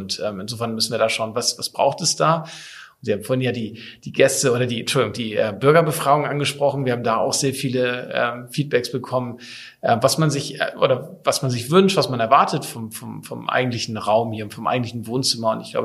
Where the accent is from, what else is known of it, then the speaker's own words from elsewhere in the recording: Kiel, Schleswig-Holstein, Germany; born there; Und ansonsten bin ich Kind der Ostsee, gebürtiger Kieler